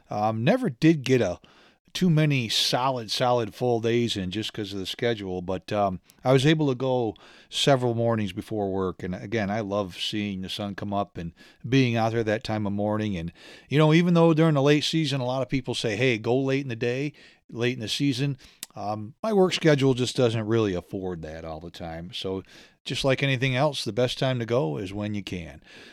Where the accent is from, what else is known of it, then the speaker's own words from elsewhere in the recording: Northeast, United States; growing up in the Northeast, I never experienced ticks.